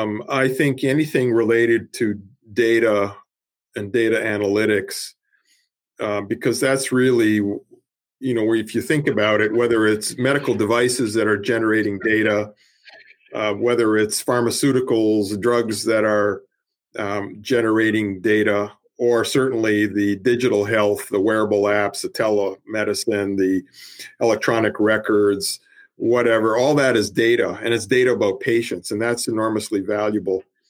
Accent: Ontario, Canada; now in United States; growing up in Northern Ontario, I tell people I'm from the original UP because that's kind of where I grew up.

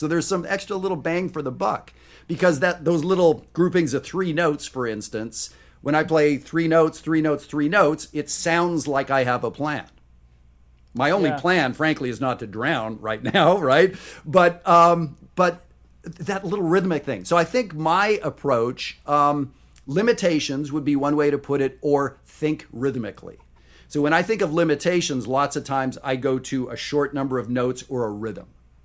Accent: Canada; No, see, I'm Canadian. Like I'm probably the meanest Canadian out there. But I did marry a Texan

